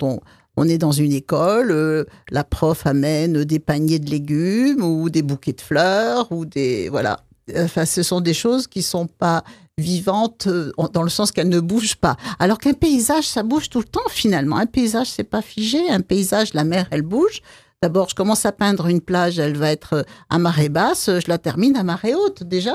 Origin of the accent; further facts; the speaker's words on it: Pyrenees, France; je suis d'origine des Pyrénées. Et dans les Pyrénées, j'aime mieux les peindre en hiver